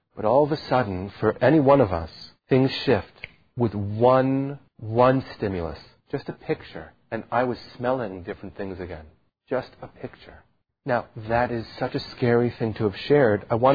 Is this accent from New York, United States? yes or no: yes; New York, United States; And as a New Yorker, it evokes a huge amount.